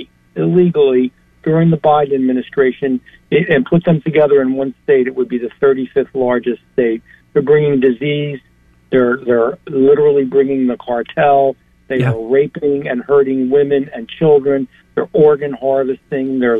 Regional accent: New Jersey, United States; And I said, you don't know me. I'm from Jersey.

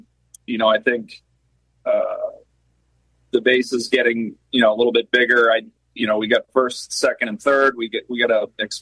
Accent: Milton, Massachusetts, United States; So I grew up in Milton, Massachusetts.

